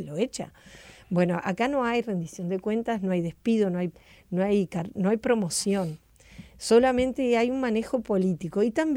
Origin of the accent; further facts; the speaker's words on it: Uruguay; el verdadero dueño de esas empresas somos los uruguayos